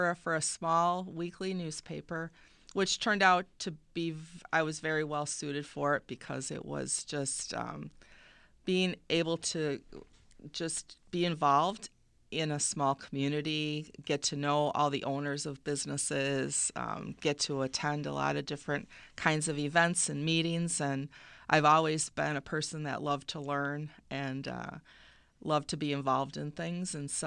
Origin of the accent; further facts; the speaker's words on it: Racine, Wisconsin, United States; Well, I grew up in Racine. I started college at Parkside, actually, as a music major